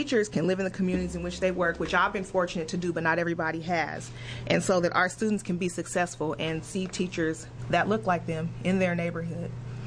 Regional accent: Portland, Oregon, United States; And also, I grew up in North Portland, so I've been able to see it all.

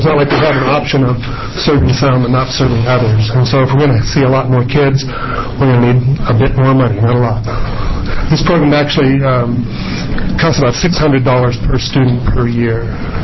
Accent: Deer Island, Oregon, United States; from Deer Island, Oregon, but I'm here representing Multnomah ESD.

